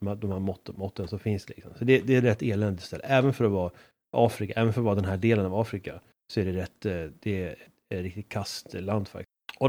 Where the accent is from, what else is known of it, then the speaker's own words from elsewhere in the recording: Sweden; Jag är svensk så jag säger Niger.